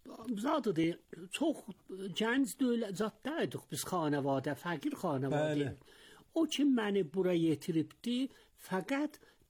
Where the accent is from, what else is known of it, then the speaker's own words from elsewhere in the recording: Tabriz, East Azerbaijan, Iran; mənə 81 yaşım vardı, Təbrizdə, deyə bilirəm, mərkəz Təbrizdə anadan olmuşam, Rastatüsə məhəlləsində, vəli bir məhəllə var, benamı Küzərxana, Kuyu Küzərxana, orada böyümüşəm.